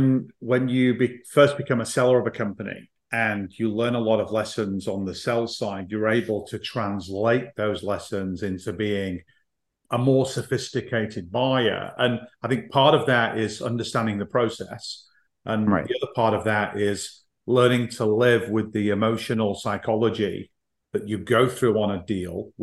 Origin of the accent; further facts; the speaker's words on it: United Kingdom; I'm a Brit